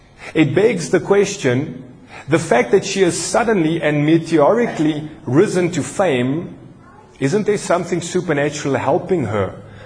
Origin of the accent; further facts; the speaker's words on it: New Zealand; She's in my home country of New Zealand at the moment doing a couple of concerts.